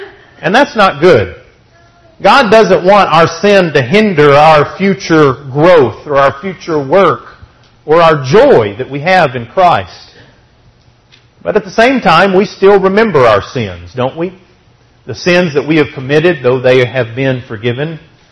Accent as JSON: {"language": "English", "region": "Texas", "country": "United States", "said": "But for a West Texas boy, I remember it clearly."}